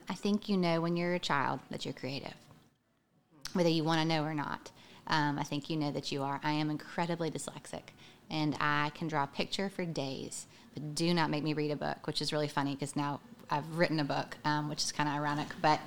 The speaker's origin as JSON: {"language": "English", "town": "Baton Rouge", "region": "Louisiana", "country": "United States", "tie": "born or raised there", "said": "I grew up in Baton Rouge."}